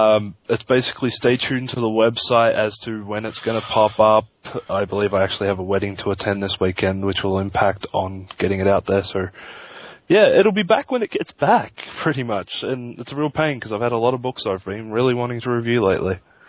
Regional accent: Australia; I'm Australian. I don't even really have interest in American football.

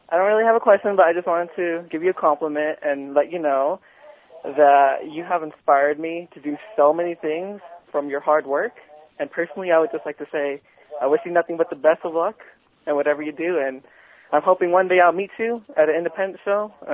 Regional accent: California, United States; I'm from California.

